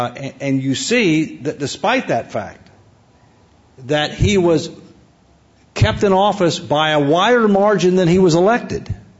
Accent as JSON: {"language": "English", "town": "Jefferson County", "region": "Alabama", "country": "United States", "tie": "born there", "said": "Jefferson County, which is in Alabama, and I was born in Jefferson County, Alabama"}